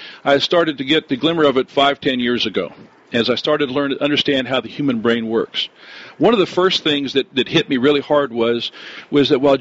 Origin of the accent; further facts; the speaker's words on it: the South, United States; I grew up in the South, and grew up as actually in a Catholic family